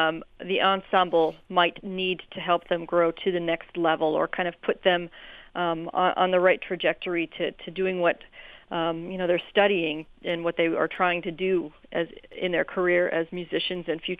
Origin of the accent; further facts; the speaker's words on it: Texas, United States; also born or lived in Colorado / Chicago; I grew up in Texas and attended the University of Colorado for my undergraduate and master's degrees in conducting. Then I moved to Chicago, Evanston actually, and attended Northwestern University for my doctorate.